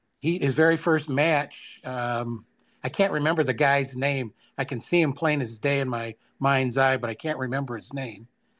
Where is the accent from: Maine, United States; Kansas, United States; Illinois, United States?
Kansas, United States; Atchison; born there; I was born in Atchison, Kansas.